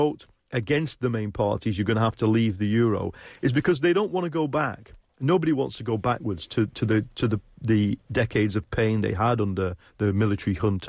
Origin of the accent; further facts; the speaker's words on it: England, United Kingdom; no, I'm not German, I'm English, please don't take my camera.